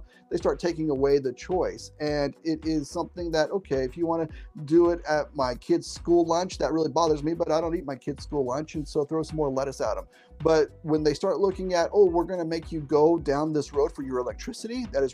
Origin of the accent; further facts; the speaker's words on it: New Mexico, United States; I grew up in Southwest New Mexico. It is Copper Central there.